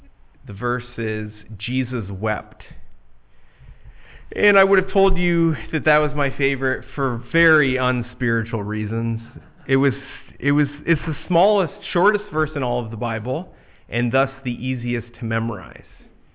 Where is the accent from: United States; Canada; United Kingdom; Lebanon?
Canada; when I go home to my hometown, go back to Canada, I get a little lump in my throat